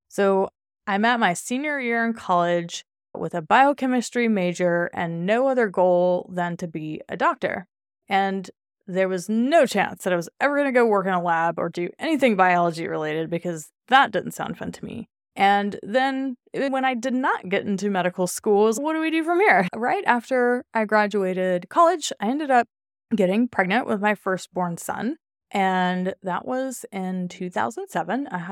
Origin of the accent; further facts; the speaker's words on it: Covington, Louisiana, United States; moved away as an adult; I didn't actually grow up in New Orleans proper. I grew up about 45 minutes north of New Orleans in a tiny town called Covington, Louisiana.